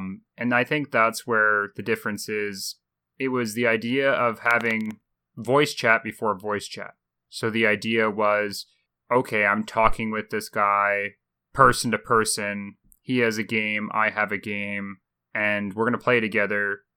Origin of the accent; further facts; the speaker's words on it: Canada; I'm Canadian, but I don't say it that much.